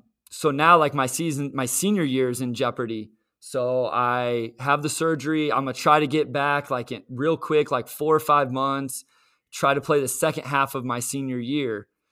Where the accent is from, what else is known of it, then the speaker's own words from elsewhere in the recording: Kansas, United States; So I grew up in Southwest Kansas, small little town, about 2,000 people.